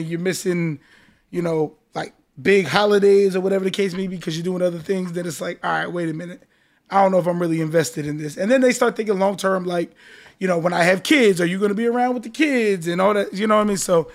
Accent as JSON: {"language": "English", "region": "New Jersey", "country": "United States", "lives_now": "Miami, United States", "said": "I'm from Jersey. You already know all day. I live in Miami."}